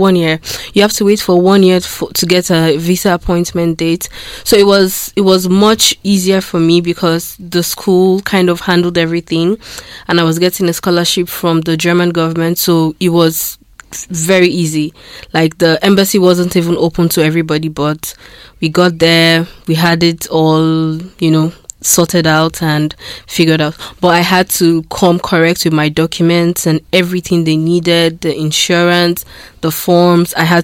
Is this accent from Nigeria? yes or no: yes; Nigeria; because currently I come from Nigeria and the student visa has two categories.